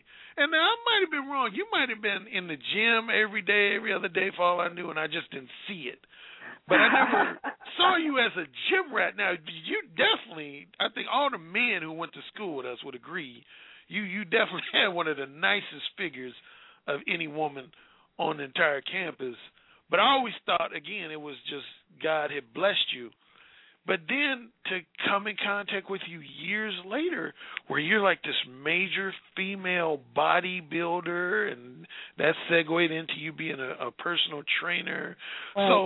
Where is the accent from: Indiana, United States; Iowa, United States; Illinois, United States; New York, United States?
Indiana, United States; Gary; not too far from my neck of the woods, Gary, Indiana